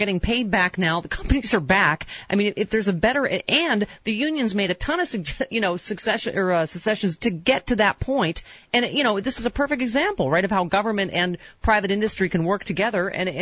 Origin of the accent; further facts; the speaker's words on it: Buffalo, New York, United States; good luck in my hometown in Buffalo there.